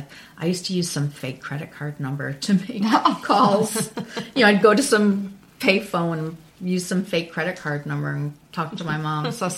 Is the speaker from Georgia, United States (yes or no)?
no; Gloversville, New York, United States; I'm from Gloversville originally.